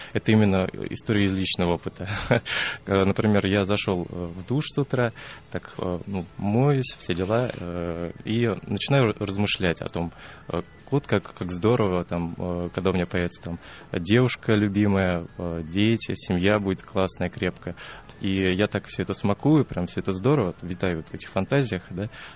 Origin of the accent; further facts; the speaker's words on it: Moscow, Russia; Мы из Москвы, да, учимся в Риге регулярно.